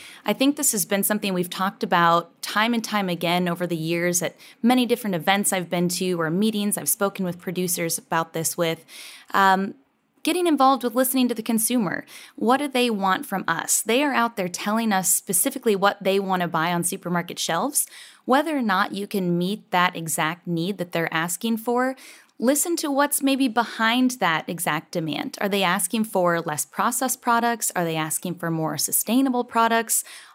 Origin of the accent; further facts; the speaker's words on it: Iowa, United States; moved away as an adult; I'm an Iowa girl, so I grew up in Iowa. I'm living in Texas now